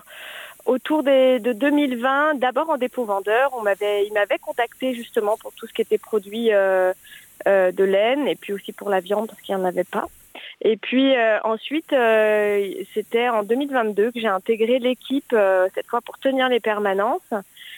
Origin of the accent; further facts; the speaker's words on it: Paris, Île-de-France, France; je suis une vraie Parisienne née à Paris, grandie en ville.